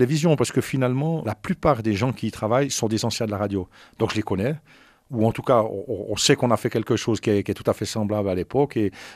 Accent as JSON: {"language": "French", "town": "Reconvilier", "region": "Bern", "country": "Switzerland", "tie": "born or raised there", "said": "j'étais de la région, c'est quelque chose, c'est une région, je suis né ici, je suis né à Reconvilliers, j'ai vécu dans cette région jusqu'il y a une dizaine d'années"}